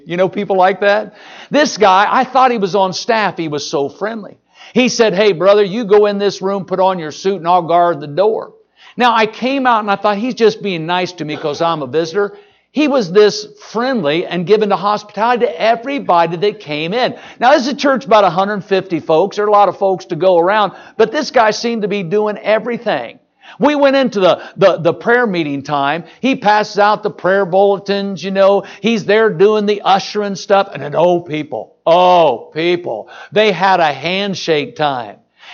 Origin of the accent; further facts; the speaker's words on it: Indiana, United States; now in Michigan, United States; Well, you know, growing up in Indiana, you know, it's a dumb thing to shoot at the wrong end of the hoop. Do they know that up here in Michigan?